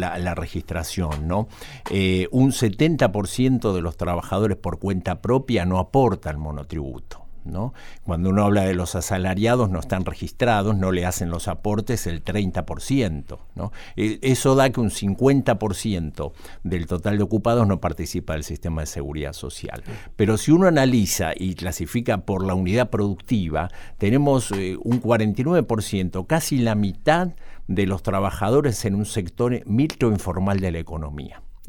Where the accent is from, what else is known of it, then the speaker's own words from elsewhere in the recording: Argentina; los argentinos no tenemos nuevos problemas